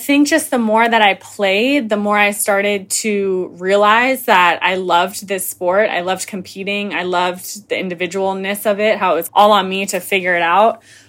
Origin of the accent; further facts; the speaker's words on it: Marco Island, Florida, United States; I'm from Marco Island, a very small town in Florida.